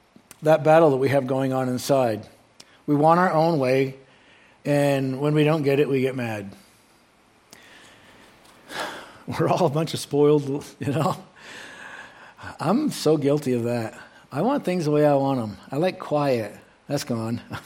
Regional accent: Maine, United States; I'm from Maine. Okay, it's green. It's beautiful.

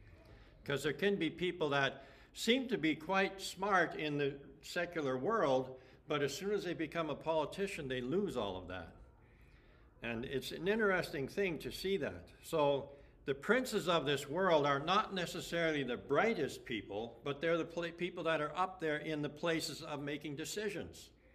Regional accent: Ontario, Canada; When I was a child, I remember that on Sundays, I grew up in Ontario

